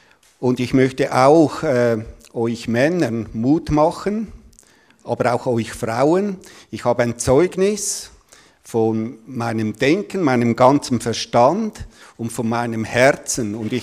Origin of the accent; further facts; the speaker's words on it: Eastern Switzerland, Switzerland; und ich komme aus der Ostschweiz und bin verheiratet.